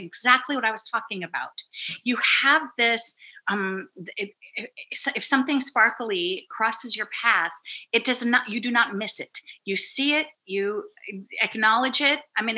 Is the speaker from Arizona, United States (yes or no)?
yes; Scottsdale, Arizona, United States; because I grew up in Scottsdale and it was cool inside